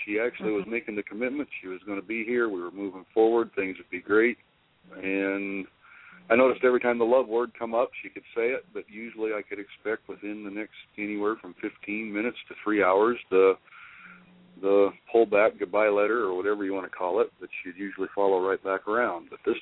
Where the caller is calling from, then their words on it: Nebraska, United States; Nebraska.